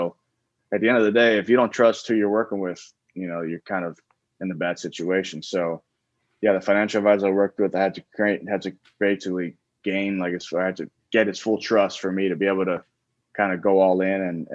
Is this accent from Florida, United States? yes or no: yes; Florida, United States; I grew up in South Florida. Family didn't have a lot of money